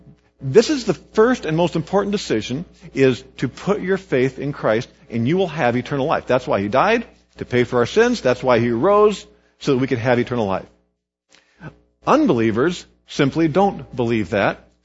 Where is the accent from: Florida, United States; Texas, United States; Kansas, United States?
Kansas, United States; Now, I grew up in Kansas on farm roads that weren't paved.